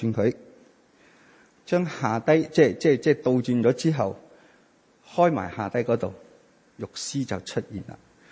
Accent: Hong Kong; 有時我們作為香港人，因為文化、因為工作的關係、因為教育的關係等等的成長因素底下

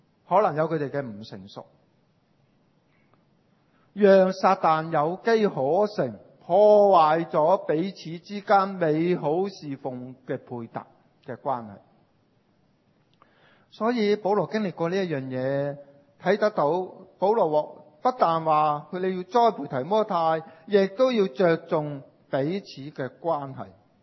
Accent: China; 呢个系我哋中国人智慧嘅说话嚟嘅，系从人生嘅经验累积落嚟嘅

